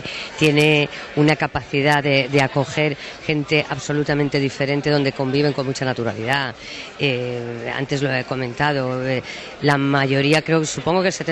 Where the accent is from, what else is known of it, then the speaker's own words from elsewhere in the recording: Madrid, Community of Madrid, Spain; yo es que además soy muy pesada madrileña, soy de las que lo llevo como en el ADN y me tiro el rollo de ello, me encanta ser de Madrid.